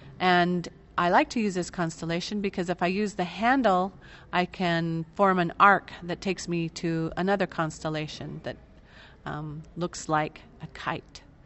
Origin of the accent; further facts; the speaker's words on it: Casper, Wyoming, United States; from Casper, Wyoming, and I am going to talk to you about a constellation that we see in our sky, even in Wyoming.